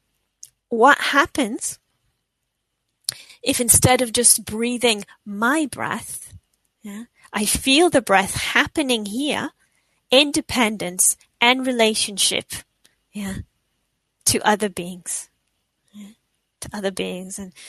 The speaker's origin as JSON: {"language": "English", "country": "Israel", "said": "You know, I'm originally from Israel"}